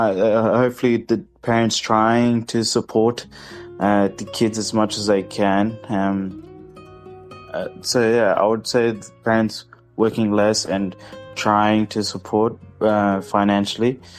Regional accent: Kerala, India; now in Australia; ഞങ്ങൾ മലയാളി ആയതുകൊണ്ട് കുറച്ച് സപ്പോർട്ടൊക്കെ കിട്ടുമായിരിക്കും

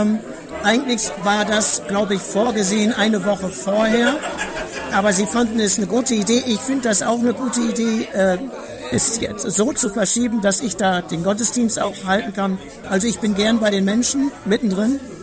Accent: Lower Saxony, Germany; now in Australia; Ich bin 61 Jahre alt. Ich komme aus dem Bistum Osnabrück, also aus der Nähe auch von Osnabrück. Osnabrück ist ungefähr 100 Kilometer von Hamburg entfernt, also ein Norddeutscher.

